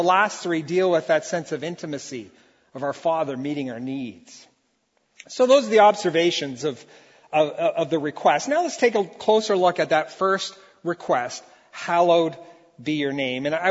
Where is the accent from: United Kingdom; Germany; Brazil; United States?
Brazil; And I grew up in Brazil, where I probably had more sticks and stones thrown at me than you probably did in your neighborhood